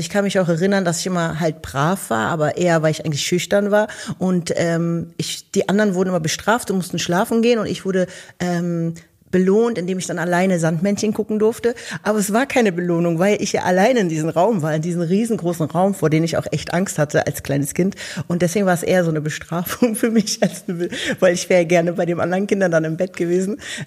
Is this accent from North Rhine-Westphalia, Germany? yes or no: no; Berlin, Germany; Da war ein Park bei mir um der Ecke. Ich bin in Pankow aufgewachsen.